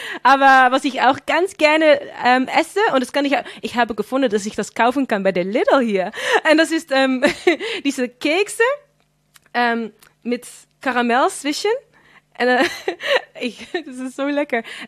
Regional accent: Flevoland, Netherlands; German is a second language; ich bin dann in Flevoland aufgewachsen. Und das ist wirklich sehr multikulti dort.

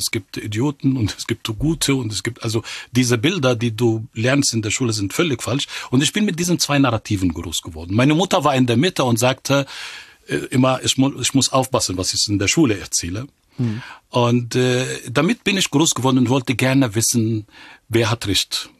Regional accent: Cairo, Cairo Governorate, Egypt; Ich bin in Kairo geboren und aufgewachsen.

